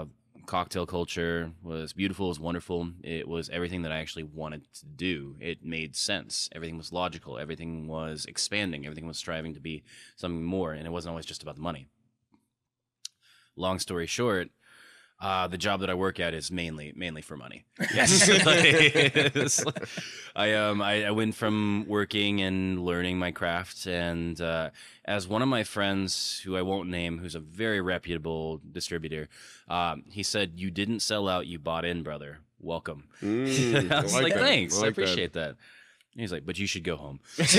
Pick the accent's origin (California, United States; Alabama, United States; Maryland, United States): Maryland, United States; born there; now in Texas, United States; I was born in Maryland.